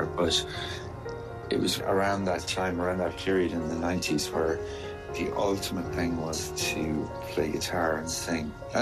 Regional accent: Connacht, Ireland; I grew up in Mayo.

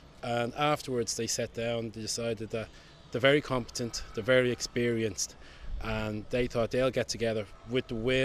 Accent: Baldoyle, Leinster, Ireland; I was quite lucky really, growing up in Balldoyle, very near to the coast.

